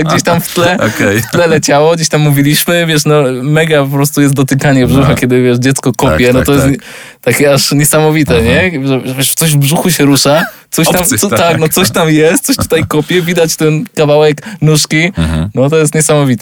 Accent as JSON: {"language": "Polish", "region": "Greater Poland Voivodeship", "country": "Poland", "said": "Ja jestem z Wielkopolski"}